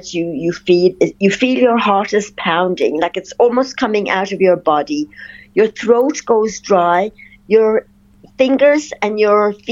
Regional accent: Ireland; Plus my life growing up in Ireland, you know, how it was with my parents, the trauma that happened, which resulted in my anxiety, I believe.

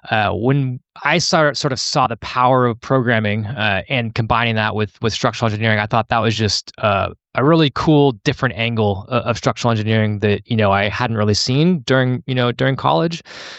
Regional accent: California, United States; You know, I grew up in the Bay Area, which is, you know, Silicon Valley, you know, Mecca

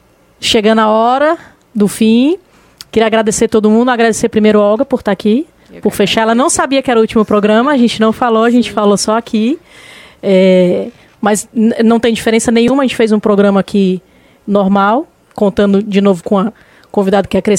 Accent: Brazil; eu sou brasileiro

